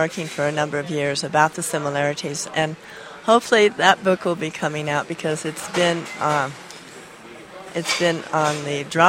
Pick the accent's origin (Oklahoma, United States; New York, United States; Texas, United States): Oklahoma, United States; I was born in Oklahoma and raised in Oklahoma and was used to powwows.